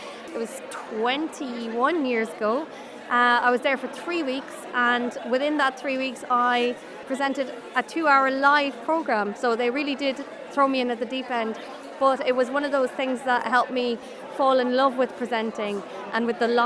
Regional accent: Ireland; I grew up in Ireland

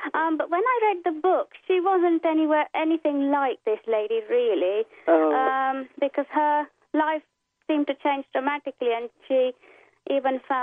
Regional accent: Aldershot, South East England, United Kingdom; I come from Aldershot, and I'm 42.

